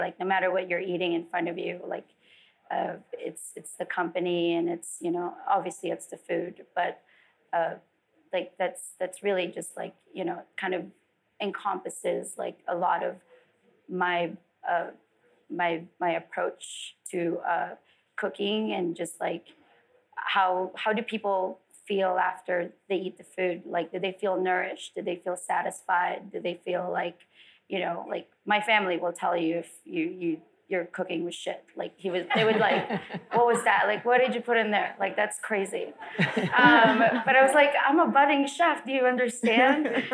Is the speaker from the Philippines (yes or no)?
yes; Philippines; now in California, United States; I came from a really big family. I grew up in the Philippines. I lied earlier. I didn't grow up in LA. I grew up in the Philippines. but I've been in California on and off for 21 years. I lived in Vegas for 3